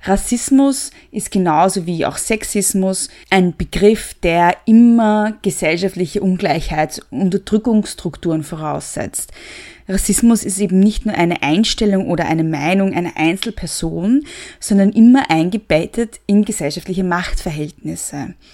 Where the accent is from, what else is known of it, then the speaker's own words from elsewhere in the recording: Austria; Ich weiß, ich bin Österreicherin, ich soll's besser wissen